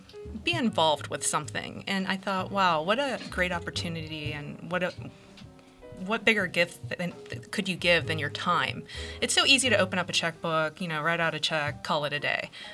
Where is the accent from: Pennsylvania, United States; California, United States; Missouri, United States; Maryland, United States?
Pennsylvania, United States; Sewickley; I'm from the Swickley area.